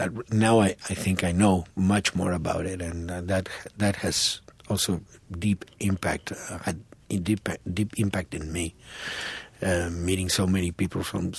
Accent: Argentina; you know, I came from Argentina to look at the world

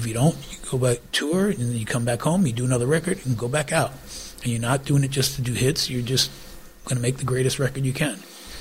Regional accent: United States; also born or lived in New Jersey / New York / Boston; Back east.

